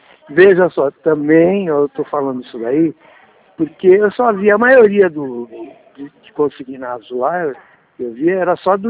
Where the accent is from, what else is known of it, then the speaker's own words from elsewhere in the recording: Santos, São Paulo, Brazil; lá em Santos, que eu sou de Santos